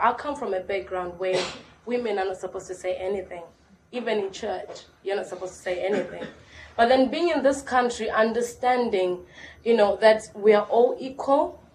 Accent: Zimbabwe; accent: African; now in England; I had a very strong African accent. And I stood in front of the class and I told the class why I'd moved to the country, which is I was fleeing away from the political violence in Zimbabwe.

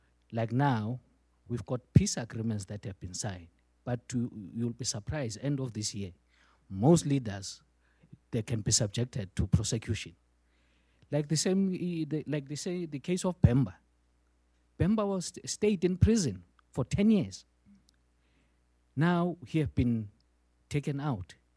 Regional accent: South Africa; I'm from South Africa.

